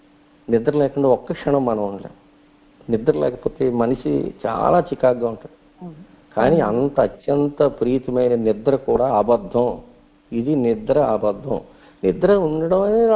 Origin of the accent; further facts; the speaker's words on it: Pulapalli, Andhra Pradesh, India; తర్వాత మరి నేను సైకిలే ఒకటే ఉండేది నాకు, మా పూలపల్లి మా స్వగ్రామం అక్కడి నుంచి పాలకొల్లు వచ్చేవాడిని.